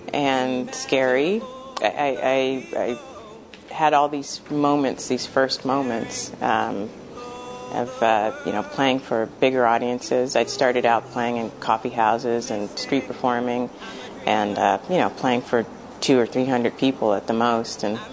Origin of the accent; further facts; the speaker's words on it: Cleveland, Ohio, United States; Growing up in Cleveland, it was very difficult in the 70s. It was a volatile place. A lot of racial tension, it was economically depressed, unemployment was high.